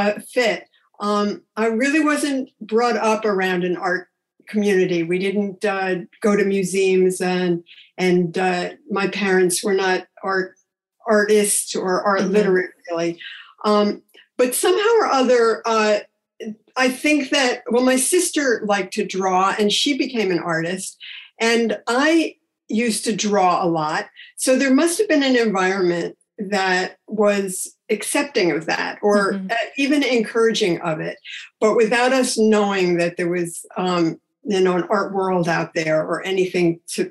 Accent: Albany, New York, United States; Yep, I grew up in Albany, New York. It's really, well, it's the capital of New York State, so it's sort of a government town.

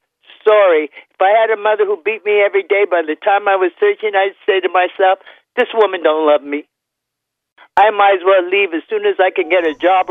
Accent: Canada; And I was raised in Canada.

